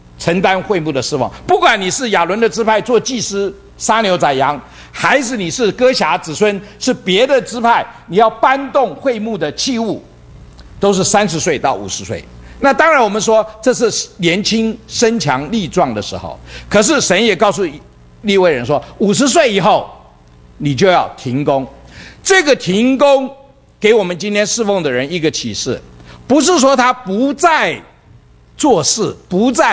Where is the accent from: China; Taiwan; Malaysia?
China